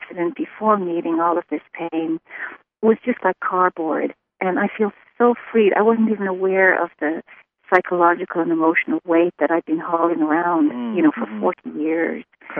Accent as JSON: {"language": "English", "country": "Ireland", "tie": "born or raised there", "said": "You know, I grew up in Ireland, and so, of course, I had to go back to the scene of the crime and sort of relive it there"}